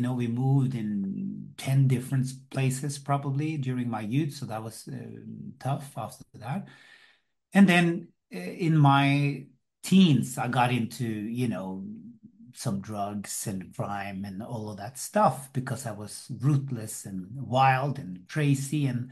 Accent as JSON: {"language": "English", "region": "Oslo", "country": "Norway", "tie": "born or raised there", "said": "I grew up in Oslo, and then basically I lived a basically simple life."}